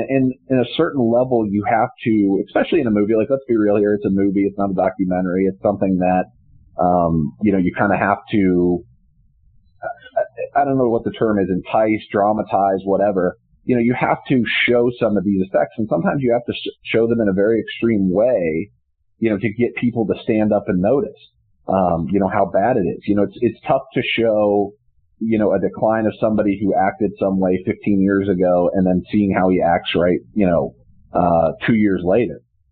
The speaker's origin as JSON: {"language": "English", "region": "Wisconsin", "country": "United States", "tie": "born or raised there", "lives_now": "Pittsburgh, United States", "said": "we grew up in Wisconsin too"}